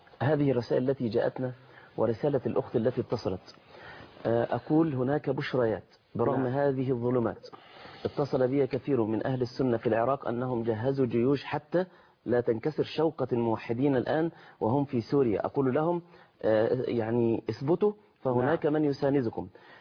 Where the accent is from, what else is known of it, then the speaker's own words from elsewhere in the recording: Egypt; إحنا عندنا في مصر